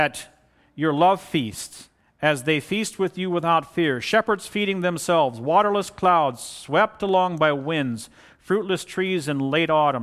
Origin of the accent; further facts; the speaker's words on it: the South, United States; The story of how I grew up in the South and had more black people as neighbors than white.